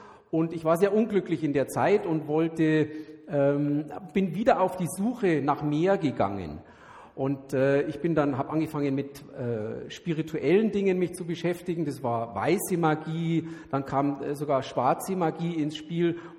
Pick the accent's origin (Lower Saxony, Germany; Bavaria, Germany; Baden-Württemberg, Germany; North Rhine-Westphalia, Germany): Bavaria, Germany; Munich; Ich bin hier in München geboren. Ich bin ein echter Münchner. Also wenn mal ein bisschen was Bayerisches rauskommt, nicht erschrecken.